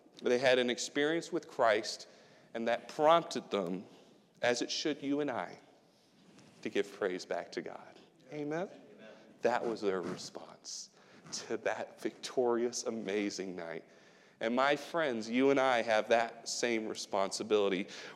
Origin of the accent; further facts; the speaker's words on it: England, United Kingdom; You certainly don't hear my English accent because it's not there. But anyway, I grew up over there. I was born over there. My parents are still over there as missionaries.